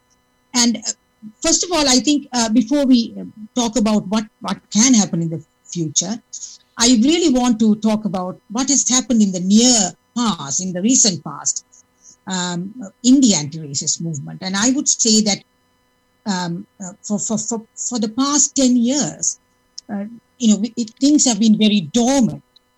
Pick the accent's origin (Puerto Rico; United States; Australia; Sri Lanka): Sri Lanka; now in United Kingdom; I am a South Asian myself. I'm from Sri Lanka, came here as a refugee in the mid-80s